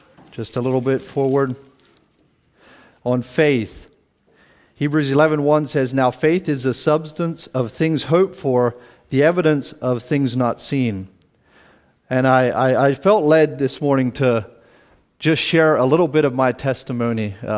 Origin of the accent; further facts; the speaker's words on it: Pennsylvania, United States; community there in Lancaster County. I would say I had a stable family life.